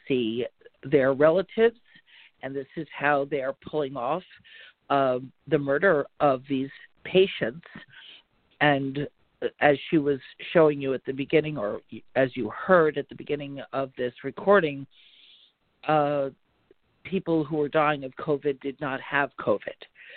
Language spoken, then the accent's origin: English; New York, United States; One in particular, being a New Yorker